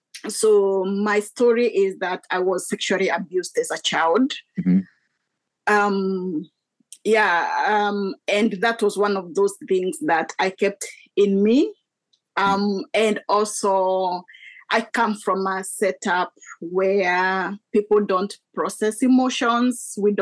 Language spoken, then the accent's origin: English; Kenya; when I grew up in Kenya, that was discussed about.